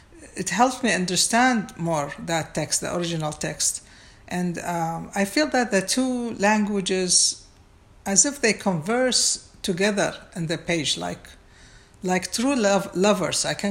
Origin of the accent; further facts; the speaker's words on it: Baghdad, Baghdad Governorate, Iraq; English is a second language; moved away; I was born and raised in Baghdad. And from my teenage time until I left Iraq, travel was not allowed due to those continuous wars.